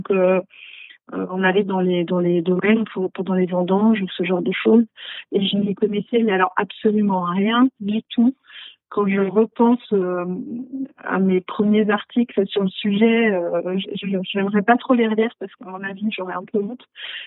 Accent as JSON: {"language": "French", "town": "Saint-Brieuc", "region": "Brittany", "country": "France", "also_born_or_lived": "Alsace", "said": "moi, je suis bretonne à l'origine de la région de Saint-Brieuc. Donc, il n'y a pas du tout de vin là-bas. J'ai travaillé en Alsace pendant 10 ans"}